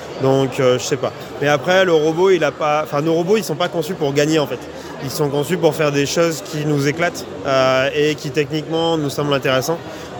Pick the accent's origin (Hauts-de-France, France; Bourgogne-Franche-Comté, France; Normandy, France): Hauts-de-France, France; Amiens; Alors moi je viens d'Amiens, globalement du nord de la France.